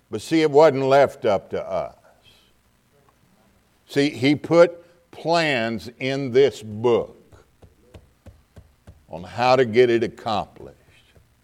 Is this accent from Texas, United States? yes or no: yes; Texas, United States; I'm from Texas, amen? Now, I tell folks all the time, I'm a retarded Texan.